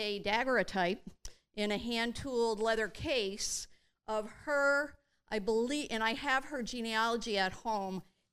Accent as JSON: {"language": "English", "town": "Eagle Mills", "region": "New York", "country": "United States", "lives_now": "Pittstown, United States", "said": "I am originally from Eagle Mills, New York, and now I currently live in Pittstown, New York, which is outside the city of Troy."}